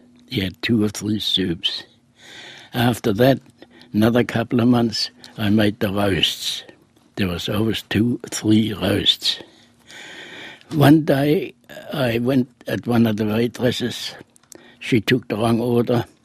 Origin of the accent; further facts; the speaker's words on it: Wilhelma, Central District, Israel; English is a second language; moved away; So I said, no, I want to see my hometown, my home little village. And I forgot the name of it. My brother-in-law knew the name already, Ben Arot Wilhelma.